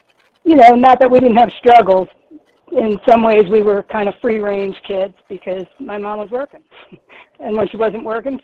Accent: New Orleans, Louisiana, United States; I was born in New Orleans and grew up there. I was part of a very large Catholic family.

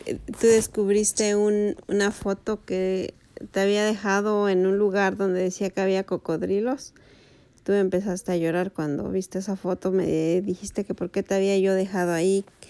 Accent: Mexico; also born or lived in Houston / Florida / Chicago / Georgia; now in Milwaukee, United States; En México, después me fui para Houston, de Houston para Florida, de Florida para Chicago, y de Chicago me fui para Georgia, y de Georgia me vine para Milwaukee.

